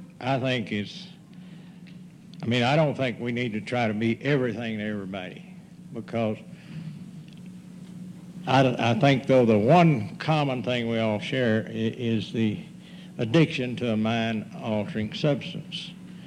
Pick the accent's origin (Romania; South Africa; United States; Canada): United States; Moab, Utah; I come from Moab.